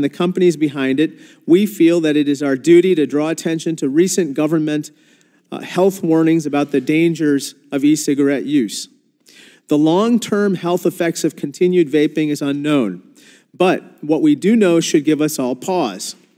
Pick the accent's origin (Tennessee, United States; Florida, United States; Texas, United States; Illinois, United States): Illinois, United States; But on August 23rd, officials from my home state of Illinois reported the first death due to a mysterious vaping-related lung illness.